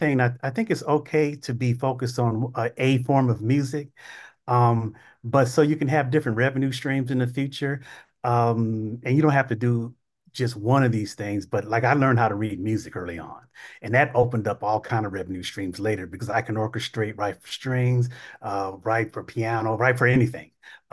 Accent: San Diego, California, United States; also born or lived in Hawaii / Virginia; So I grew up in San Diego.

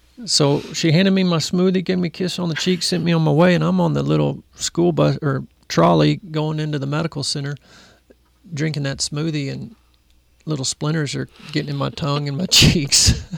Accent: Texas, United States; I'm a Texan. I'm seventh-generation Texan. I've been here my whole life except for the 9 months of my senior year.

